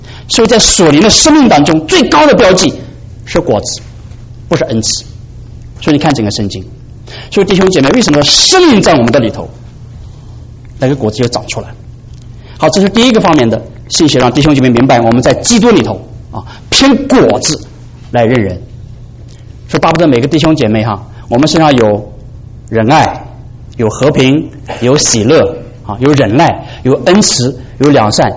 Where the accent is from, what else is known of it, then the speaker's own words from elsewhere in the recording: Anhui, China; 我是安徽人呢、啊，你听我口腔就听得口音听得出来。